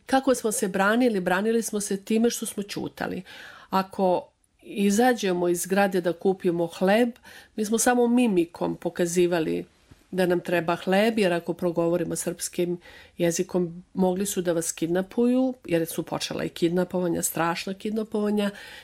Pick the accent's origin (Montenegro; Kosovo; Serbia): Kosovo; Lešak, Mitrovica District; also born or lived in Pristina; U tom severnom delu se nalazi moje mesto Lešak, gde sam ja rođena i gde sam živela i odakle sam i gde sam došla iz Prištine.